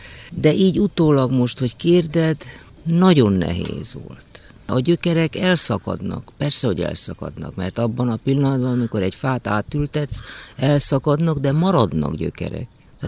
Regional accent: Hungary; first language Hungarian; én nem szüntem meg magyarnak lenni, és soha nem fogok megszűnni magyarnak lenni. Magyar a nevem, magyar az anyanyelvem, és bárhova megyek, én úgy érzem, hogy a magyarokat képviselem, mert magyar vagyok.

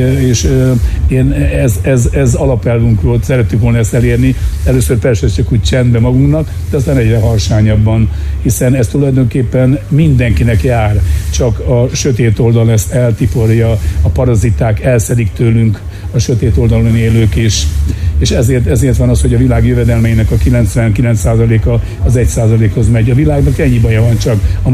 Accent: Miskolc, Borsod-Abaúj-Zemplén, Hungary; ahol én Vasgyárba születtem, elég kemény világ volt, és abból az ember a maga módján persze hozza magával mindazt, amit a szülőhely jelent, megpróbáltunk kitörni.

